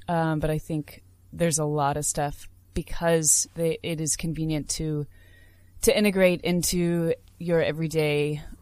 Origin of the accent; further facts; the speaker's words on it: United States; and like as an American and as a woman doing this song